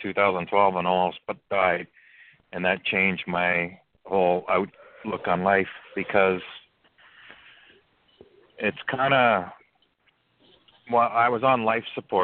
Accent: Canada; I look younger than what I am because I'm Canadian too, eh?

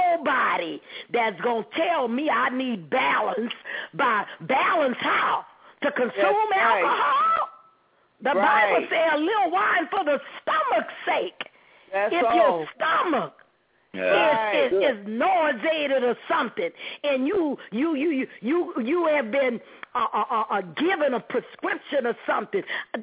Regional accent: New Orleans, Louisiana, United States; moved away; I said, Lord, did I sound like that when I left New Orleans? I still have an accent. You all hear my accent, mother.

